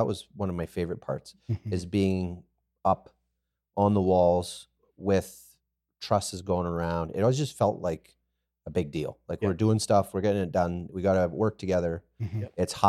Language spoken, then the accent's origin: English; Canada; So in at least my memory, growing up as a Canadian kid, log riders were like, whoa, they're tough.